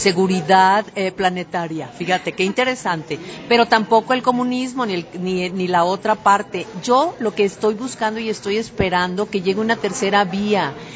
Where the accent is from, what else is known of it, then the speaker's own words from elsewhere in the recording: Mexico; tú y yo somos un recurso mexicano no renovable